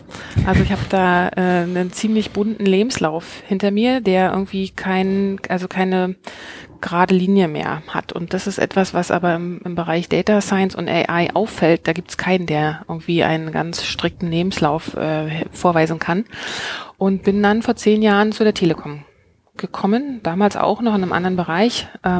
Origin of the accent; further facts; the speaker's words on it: Berlin, Germany; Ich bin tatsächlich Ur-Berlinerin. Ich bin hier in der Stadt geboren, in Mitte aufgewachsen, also so richtig so ein Mitte-Girl oder wahrscheinlich inzwischen Woman oder Lady. Und habe tatsächlich auch die meiste Zeit meines Lebens hier verbracht, auch beruflich.